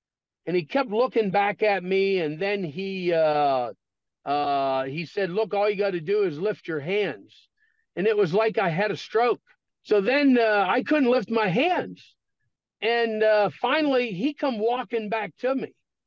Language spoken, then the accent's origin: English; Pennsylvania, United States; So I told my wife, I said, we're moving back to my hometown, Pennsylvania.